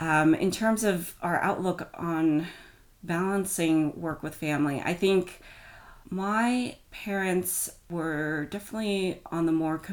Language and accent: English; United States; So I'm Chinese American. My husband is actually half Turkish and half Jewish. So we, on the one hand, come from fairly different backgrounds. On the other hand, we both come from immigrant families.